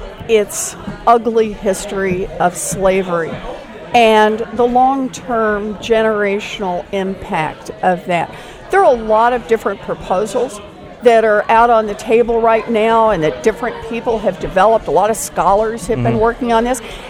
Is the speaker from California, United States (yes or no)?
no; Oklahoma, United States; I grew up out in Oklahoma.